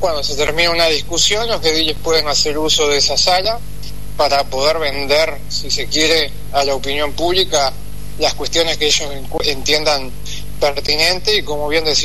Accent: Belén, Catamarca, Argentina; yo soy oriundo de Belén.

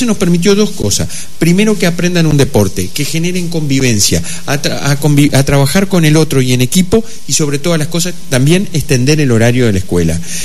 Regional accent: Tacuarembó, Uruguay; yo soy el interior, yo soy de Tacuarembó.

